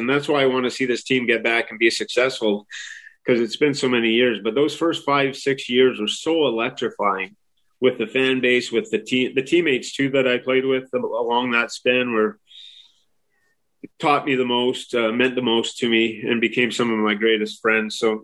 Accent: Montana, United States; also born or lived in British Columbia; I actually had my hockey part in British Columbia and spent a lot of my time growing up in Montana.

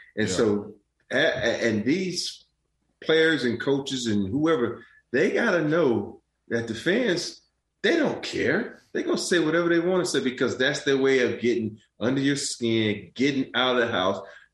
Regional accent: Alabama, United States; You know, for me, growing up in Alabama, I've been called everything.

